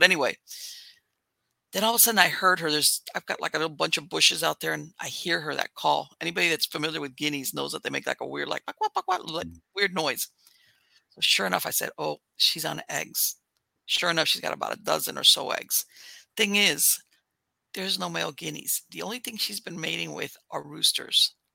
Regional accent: Florida, United States; When you're born and raised in Florida, especially South Florida, which has got a subtropical climate, you can withstand it.

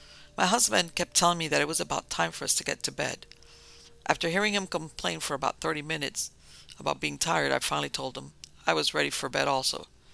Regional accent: Canova, West Virginia, United States; I grew up in Canova, West Virginia, in a house that's been in my family for many, many years.

